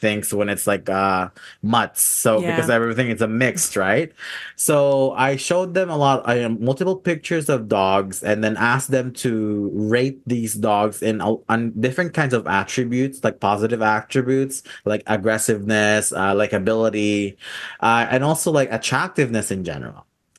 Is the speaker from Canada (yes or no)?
yes; Canmore, Alberta, Canada; So I'm actually from Canmore, Alberta. And as you know, Canmore is kind of like a tourist town, right?